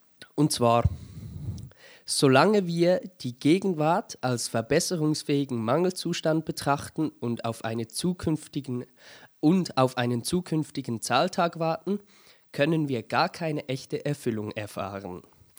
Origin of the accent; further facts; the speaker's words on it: Zurich, Switzerland; born there; accent: Zurich German; Ich rede ja Zürichdeutsch. Nein, ich bin ja gebürtiger Zürcher